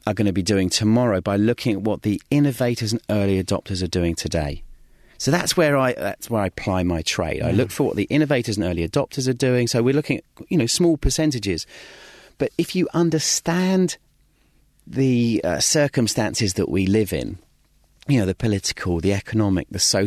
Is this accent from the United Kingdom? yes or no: yes; United Kingdom; So in the soccer world, being British.